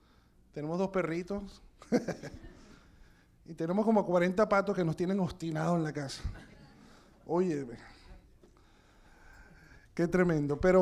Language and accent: Spanish; Venezuela; moved away; mi esposo y yo somos de Venezuela, tenemos aquí desde el 2004.